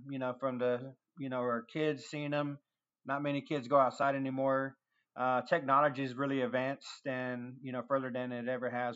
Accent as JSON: {"language": "English", "town": "Houston", "region": "Texas", "country": "United States", "tie": "born there", "said": "I was born in Houston, Texas."}